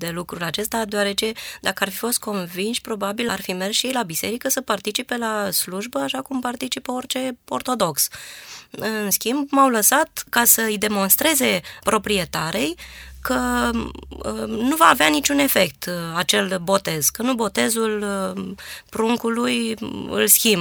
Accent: Constanța, Constanța County, Romania; born there; M-am născut în Constanța.

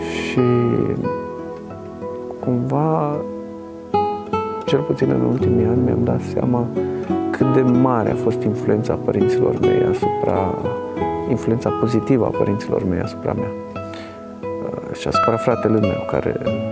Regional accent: Brașov, Brașov County, Romania; born there; M-am născut la Brașov în 1976, într-o familie de muncitori.

